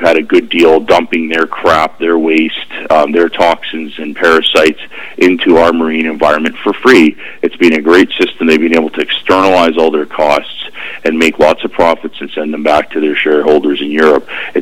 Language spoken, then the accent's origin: English; Campbell River, British Columbia, Canada; like my hometown of Campbell River, where I grew up